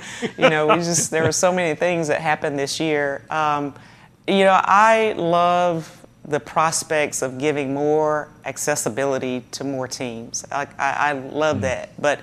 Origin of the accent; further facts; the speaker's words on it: Georgia, United States; I grew up in Georgia doing cannonballs.